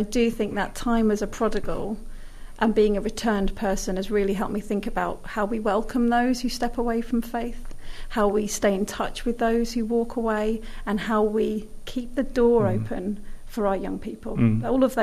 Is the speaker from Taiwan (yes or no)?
no; Guernsey; born there; So I was born in Guernsey. I'm a Channel Islander and very proud donkey.